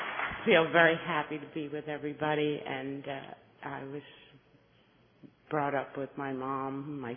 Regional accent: New York City, New York, United States; I'm from New York City.

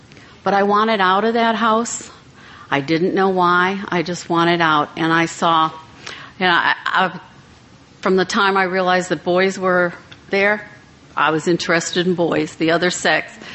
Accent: Wisconsin, United States; I was born in Wisconsin and raised in a small town on Lake Michigan.

